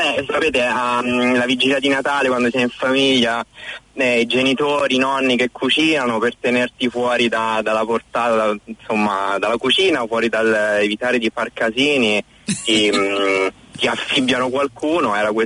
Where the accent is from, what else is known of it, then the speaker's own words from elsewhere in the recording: Rome, Lazio, Italy; accent: Roman; io sono romano, sono di Roma, sono nato e cresciuto a Roma e ho studiato a Roma.